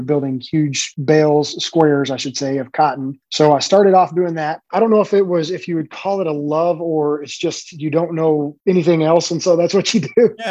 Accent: Plainview, Texas, United States; also born or lived in Odessa; I was born in Odessa, Texas, that's way West Texas. But I grew up from about third grade. I grew up in Plainview, Texas, from third grade till I graduated high school.

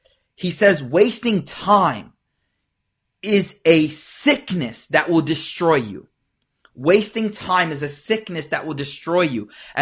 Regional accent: Buffalo, New York, United States; And I actually knew him way back from Buffalo. I was born and raised in Buffalo, and he was in DC.

